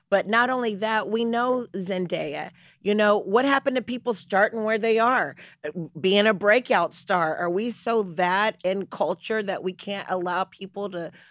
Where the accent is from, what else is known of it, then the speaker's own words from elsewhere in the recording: the South, United States; I can speak from someone who's been in her situation, you know, not just performance-wise, growing up in the South and being in theater